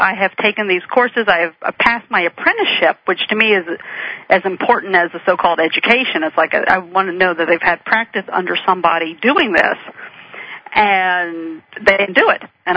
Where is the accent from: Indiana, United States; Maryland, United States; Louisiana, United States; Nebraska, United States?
Maryland, United States; I am from Southern Maryland, and I am cursed forever with, you know, I have this limited speech ability, which is not bad.